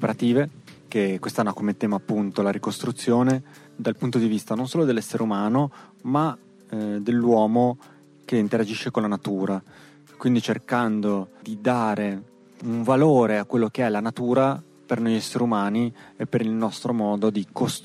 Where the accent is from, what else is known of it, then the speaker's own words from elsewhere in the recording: Imperia, Liguria, Italy; born there; now in Turin, Italy; Sono nato in Liguria, ad Imperia, ma ormai da anni vivo a Torino, che è un po' la mia città a livello lavorativo e creativo di appartenenza. In questi giorni sono qui a Modena